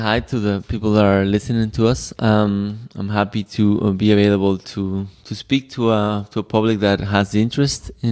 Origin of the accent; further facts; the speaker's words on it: Jalisco, Mexico; because we're from Jalisco.